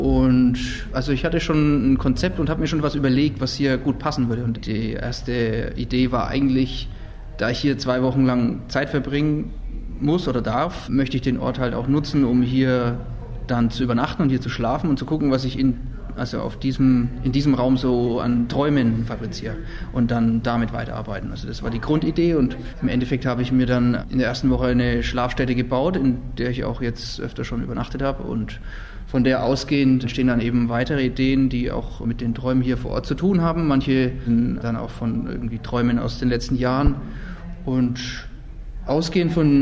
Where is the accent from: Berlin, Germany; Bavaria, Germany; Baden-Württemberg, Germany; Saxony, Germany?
Bavaria, Germany; Nuremberg; born there; ich bin in Nürnberg geboren.